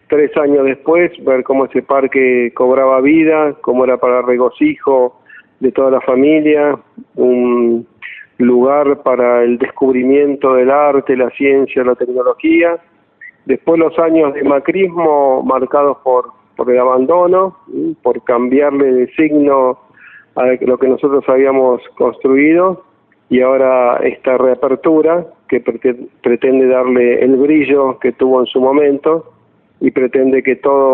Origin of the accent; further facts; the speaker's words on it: Argentina; son esos emprendimientos que a mí como argentino me enorgullecen